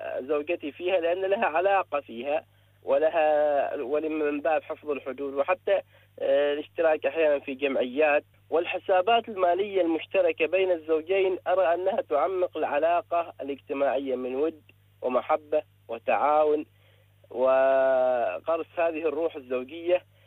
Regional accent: Oman; من سلطنة عمان، ومتزوج من امرأة الآن مدة تقريبا 7 سنوات

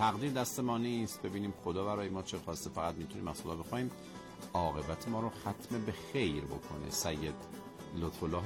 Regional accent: Ahvaz, Khuzestan, Iran; گفتن بیت سروده خودمه، … از احواز.

